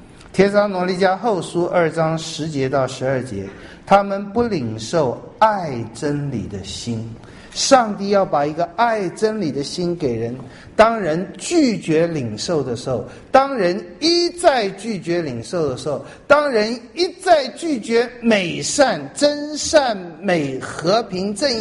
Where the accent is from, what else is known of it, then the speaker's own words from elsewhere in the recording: China; 我们中国有寡妇饿死四小，失节四大，这也变成好像觉得一个寡妇不能结婚，结婚就是不道德，这种也在我们中国人里面根深蒂固。